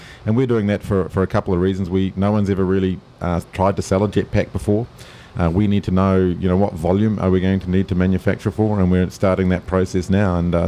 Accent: New Zealand; And we're from New Zealand. We don't get the New York Times.

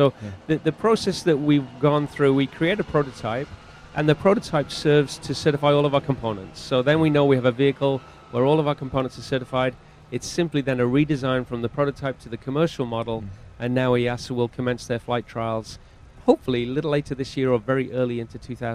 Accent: United Kingdom; now in Canada; Well, originally I'm a British transplant to Canada.

